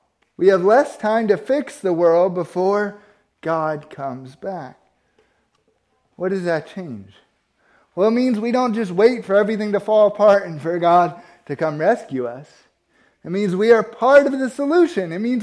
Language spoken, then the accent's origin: English; United States; maybe it's just because I'm American, I really don't feel responsible for other people's actions.